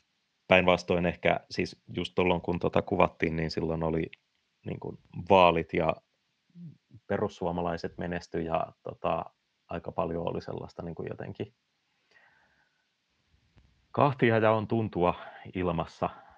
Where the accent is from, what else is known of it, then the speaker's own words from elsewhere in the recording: Riihimäki, Kanta-Häme, Finland; no, mä oon Riihimäeltä, se ei ehkä mene ihan maaseudusta, mutta silleen, mä olen kuitenkin taajama-alueen ulkopuolelta.